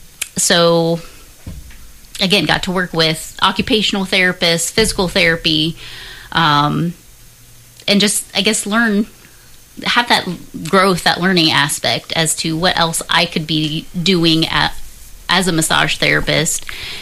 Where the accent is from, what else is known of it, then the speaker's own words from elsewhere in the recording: Jackson Center, Ohio, United States; I guess I grew up in Jackson Center, Ohio.